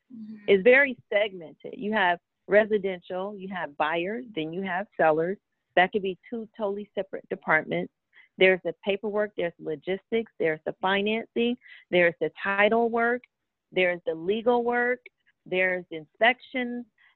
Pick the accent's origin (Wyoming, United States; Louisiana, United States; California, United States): California, United States; also born or lived in Gary, United States; My mother, she moved to California when I was like 3 years old. I was born in Gary.